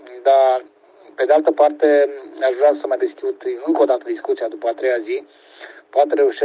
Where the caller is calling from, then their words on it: Hunedoara, Hunedoara County, Romania; de aici, de la Hunedoara.